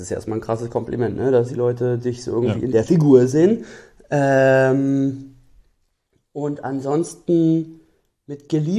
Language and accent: German; Berlin, Germany; born or raised there